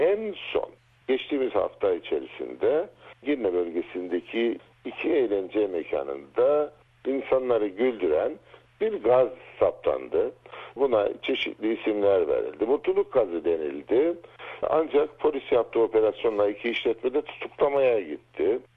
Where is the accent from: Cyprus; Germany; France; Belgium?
Cyprus; Ben Kıbrıslı Türk'üm, 1974 öncesi de adada yaşayan, dedelerim de Kıbrıs'ta doğdu, annem babam da.